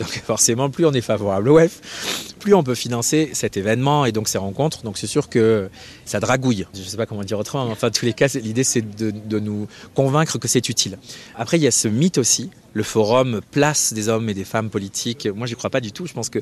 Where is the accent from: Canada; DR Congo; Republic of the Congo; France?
France; Southwest France; Moi, je viens du sud-ouest de la France.